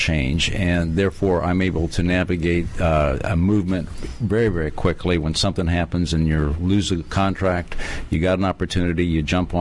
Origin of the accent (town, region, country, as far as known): Ohio, United States